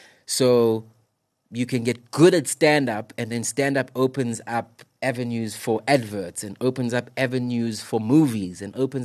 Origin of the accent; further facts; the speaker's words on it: South Africa; You've got to make way for that to be able to really like enjoy being a South African artist, man.